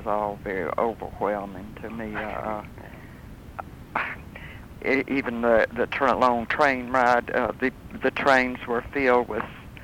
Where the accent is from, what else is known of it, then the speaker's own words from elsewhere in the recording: Anderson, South Carolina, United States; Yes, I'm South Carolina.